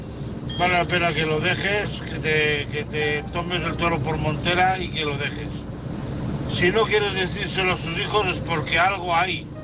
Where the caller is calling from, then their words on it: Santa Pola, Valencian Community, Spain; de Santa Pola, aquí con la quinta rueda.